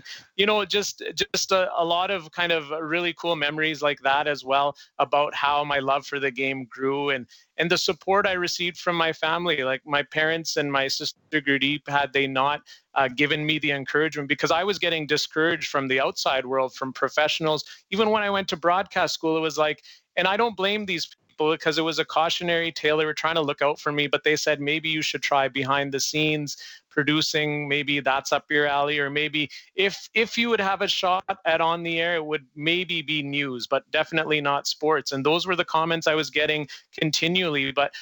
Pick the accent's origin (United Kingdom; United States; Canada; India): Canada; Brooks, Alberta; Chestermere, Alberta, Brooks, Alberta, where I grew up. Had it not been for hockey, my experience growing up as a Canadian kid would have been completely different.